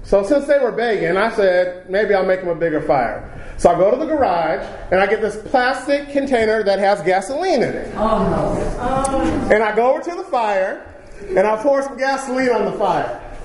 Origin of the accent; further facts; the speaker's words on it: California, United States; because originally we're from California. I know nothing about building things.